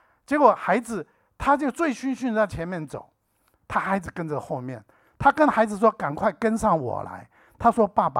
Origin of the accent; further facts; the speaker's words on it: Shenyang, Liaoning, China; 从沈阳，我老家是沈阳啊，然后从各地过来啊